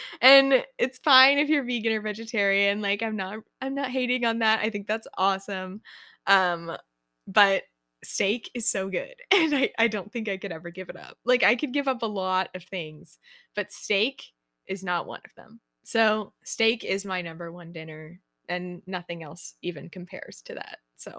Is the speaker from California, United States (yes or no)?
yes; California, United States; accent: California; I am from California, and that's why I have a California accent, and I say like all the time. So yeah, California, I'm pretty close to San Francisco, so that's where I'm from, and I was born here, so I've always lived here.